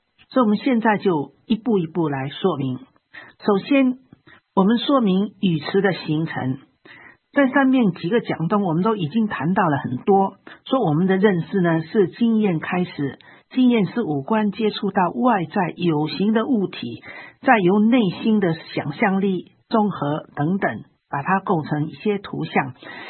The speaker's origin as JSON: {"language": "Chinese", "country": "China", "said": "所以比方说我们中国人的人字"}